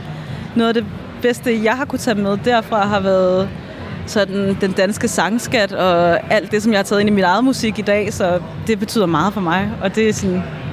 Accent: Kalundborg, Zealand, Denmark; Jeg kommer fra Kalundborg.

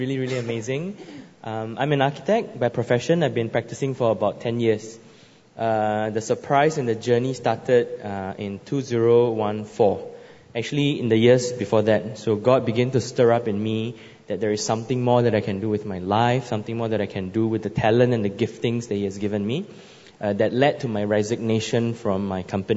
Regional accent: Singapore; I grew up in Singapore, first world nation, very comfortable, very safe.

